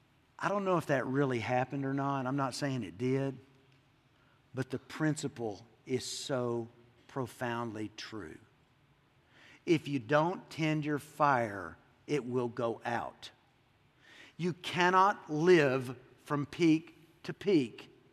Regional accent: Texas, United States; I'm from Texas, so it's far.

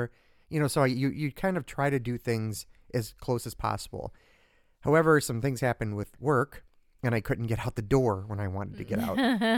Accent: Canada; because we're metric in this house, we're Canadian.

